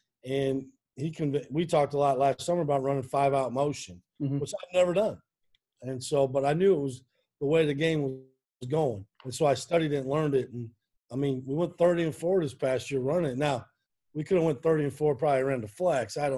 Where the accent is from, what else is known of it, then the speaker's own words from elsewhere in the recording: Midwest, United States; Now, growing up in the Midwest, it wasn't always like that.